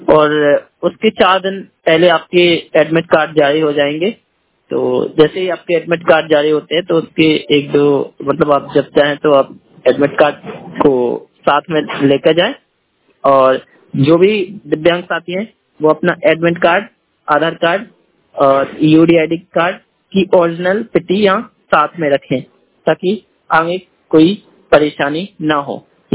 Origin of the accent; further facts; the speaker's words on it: Chhatarpur, Madhya Pradesh, India; मैं छतरपुर मध्य प्रदेश से बिलोंग करता हूँ।